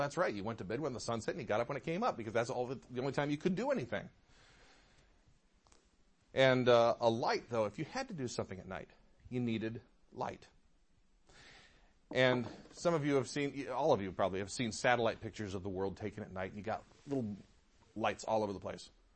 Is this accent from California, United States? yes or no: no; Detroit, Michigan, United States; I grew up in the Metro Detroit area.